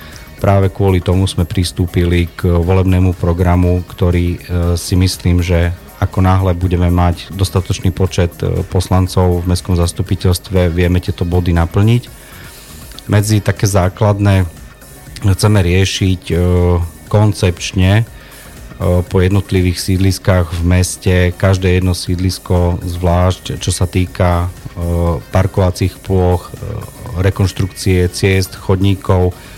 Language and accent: Slovak; Humenné, Prešov Region, Slovakia; Tak som Humenčan.